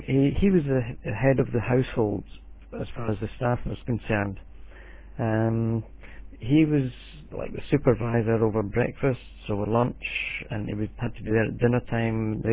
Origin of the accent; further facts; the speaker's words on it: Edinburgh, Scotland, United Kingdom; born there; I was born in Edinburgh, the capital of Scotland, in 1953, coronation year for our present Queen Elizabeth, same year she came to the throne.